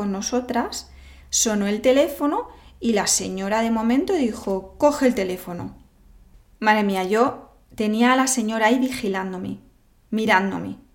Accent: Spain; Y como buena española, pues mi orgullo fue más grande.

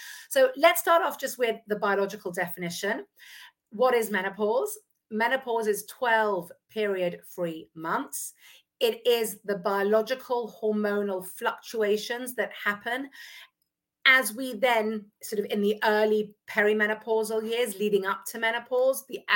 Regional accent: England, United Kingdom; now in Modi'in, Israel; I am also a married mother of 5 kids. As you can hear, I'm originally from England, but I now live in Modi'in in Israel.

